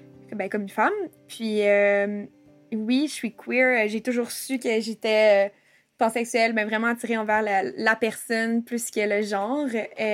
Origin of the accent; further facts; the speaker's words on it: Montreal, Quebec, Canada; born there; also born or lived in Gaspésie; now in Sherbrooke, Canada; j'ai 24 ans. En ce moment, j'habite à Sherbrooke, à Lennoxville, mais je suis née à Montréal, même si je m'identifie plus comme gaspésienne parce que ça fait quelques années que je vis en Gaspésie.